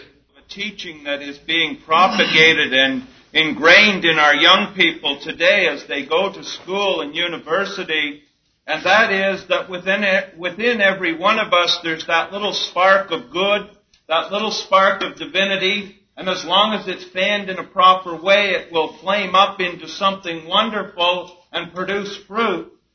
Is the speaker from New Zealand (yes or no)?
no; Canada; It's just like I'm a Canadian, and when I cross the border, I tell them I'm a Canadian.